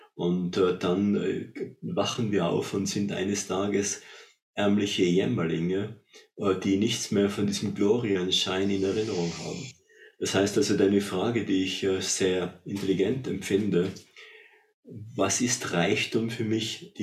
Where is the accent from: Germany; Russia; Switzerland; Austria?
Austria; Tyrol; Und das möchte ich auch für Tirol als Tiroler ins Spiel werfen, im Herzen der Alpen, da sind wir zu Hause.